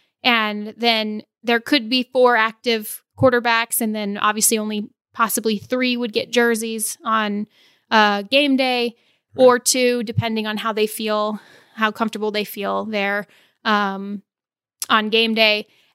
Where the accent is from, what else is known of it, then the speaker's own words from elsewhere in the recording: Arizona, United States; who also, by the way, played for my hometown Arizona Hotshots the AAF